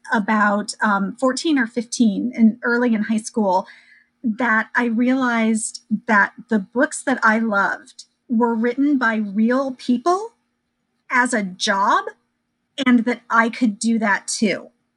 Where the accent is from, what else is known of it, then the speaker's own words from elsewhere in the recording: Iowa, United States; So, sure. I grew up in Iowa.